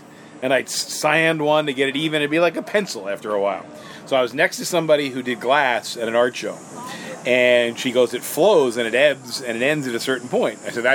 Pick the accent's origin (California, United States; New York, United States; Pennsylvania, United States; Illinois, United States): New York, United States; New York City; Well, I grew up in New York City, and I couldn't be less artsy.